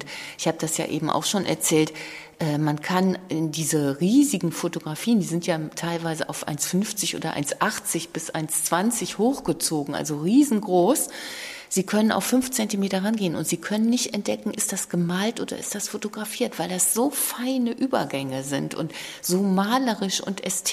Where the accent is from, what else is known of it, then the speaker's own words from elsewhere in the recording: Cologne, North Rhine-Westphalia, Germany; Ich komme ja auch aus Köln